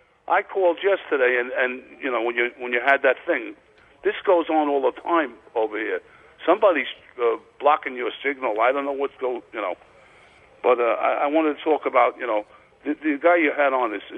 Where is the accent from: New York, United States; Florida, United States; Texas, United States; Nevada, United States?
New York, United States; Staten Island; now in New Jersey, United States; But I grew up on Staten Island in West Brighton, near the West Brighton Projects, and 9mm was the music of the night.